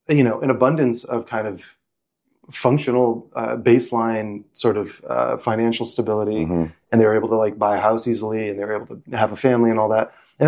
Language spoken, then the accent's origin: English; United States; moved away as an adult; now in Japan; the easiest way to start is just like I came when I was 19 to Japan. I was I grew up in the States